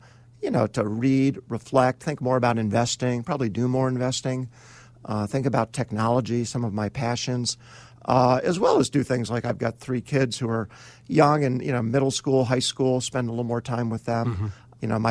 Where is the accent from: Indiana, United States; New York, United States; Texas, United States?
Indiana, United States; now in Chicago, United States; you know, as you mentioned, I grew up in Indiana, so nearby. I went to school here in Chicago.